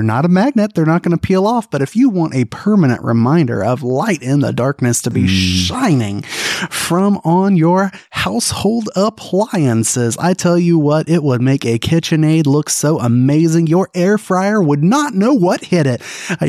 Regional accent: Mobile, Alabama, United States; Wings of Life Faith-Based Addiction Recovery Center in my hometown of Mobile, Alabama.

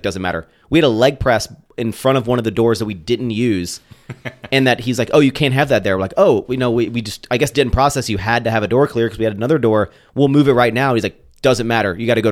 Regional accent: Roanoke, Virginia, United States; born there; No, I was born in Roanoke. I basically was born South Virginia, and I just kept moving more north, like, the older I got.

